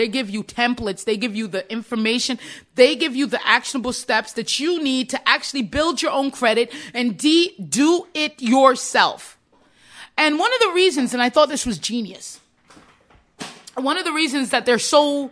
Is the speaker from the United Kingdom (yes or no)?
no; Jamaica; now in United States; We came from Jamaica.